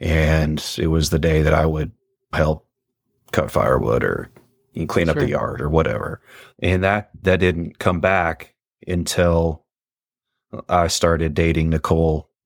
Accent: Lincoln, Nebraska, United States; I grew up in Lincoln, Nebraska. I was raised there all through college. I got hired onto Fremont Fire, and that was the first time I moved out. And then I moved back to Lincoln once I got hired on Lincoln Fire.

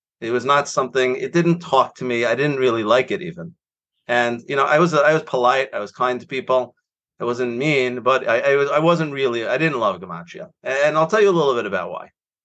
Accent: Staten Island, New York, United States; Okay, so I grew up in Staten Island, and after high school, I went to yeshiva in Farakway

